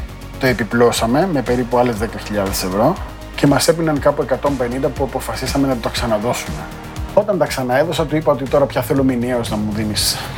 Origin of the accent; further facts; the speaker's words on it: Kalamata, Peloponnese, Greece; moved away as an adult; now in Athens, Greece; Αναγκαστικά έφυγα από την Καλαμάτα και πήγα στην Αθήνα.